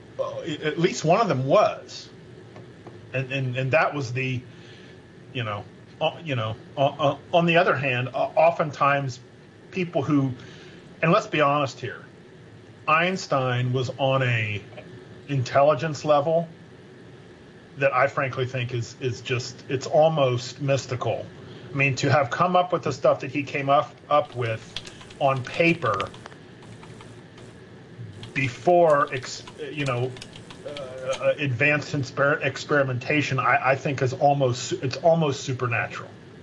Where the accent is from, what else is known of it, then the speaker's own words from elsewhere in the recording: Ohio, United States; You know, growing up in West Central Ohio, I feel like I should have heard that stuff, and I'm kind of wondering why I didn't.